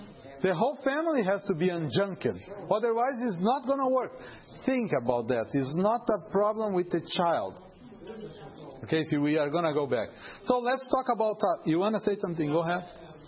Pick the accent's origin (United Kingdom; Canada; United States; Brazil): Brazil; South Region; English is a second language; I am from South.